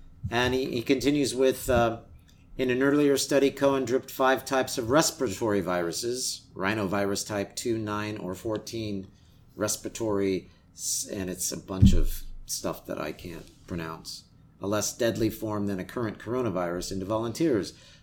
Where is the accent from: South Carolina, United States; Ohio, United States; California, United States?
California, United States; now in New York City, United States; I'm from California.